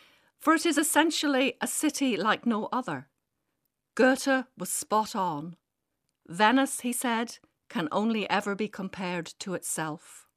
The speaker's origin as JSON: {"language": "English", "country": "Ireland", "said": "knows I'm a football fan, knows I'm Irish."}